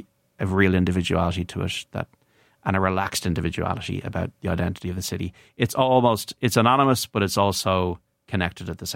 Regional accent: Dublin, Leinster, Ireland; I was born on Holles Street, on Dublin too. So I've lived here all my life. I love my city. I love my county.

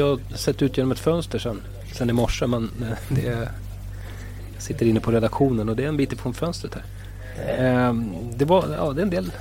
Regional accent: Stockholm, Stockholm County, Sweden; jag är ju själv stockholmare

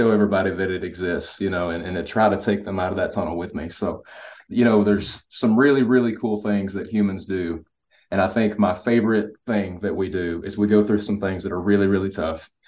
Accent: Kentucky, United States; You're from East Tennessee, I'm from Kentucky.

